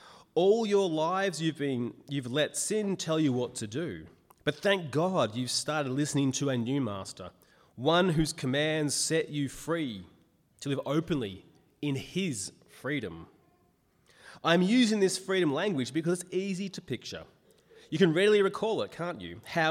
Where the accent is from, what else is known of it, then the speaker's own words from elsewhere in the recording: Australia; If anything, as an Australian culture, we're encouraged to do whatever we want and have whatever we want when we want it, which is right now or yesterday.